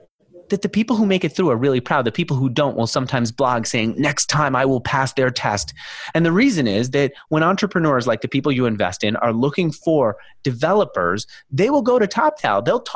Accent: New York City, New York, United States; Because I grew up in New York and I tend to talk fast like New Yorkers, I should slow it down

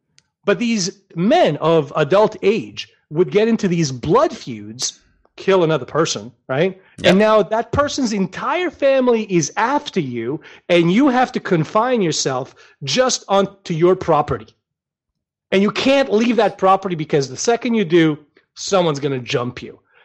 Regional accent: Bosnia & Herzegovina; growing up in Bosnia and eating in Bosnia, it's considered rude to speak while you eat.

